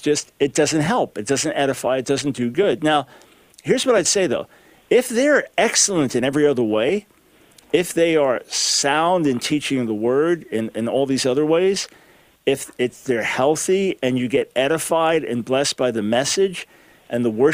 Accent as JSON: {"language": "English", "town": "Island Park", "region": "New York", "country": "United States", "tie": "born or raised there", "said": "we grew up in Island Park."}